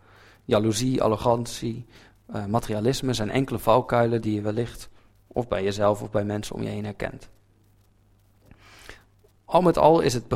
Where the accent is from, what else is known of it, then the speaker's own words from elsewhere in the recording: Zeeland, Netherlands; En als geboren en getogen Zeeuw heb ik daar dus geen moeite mee.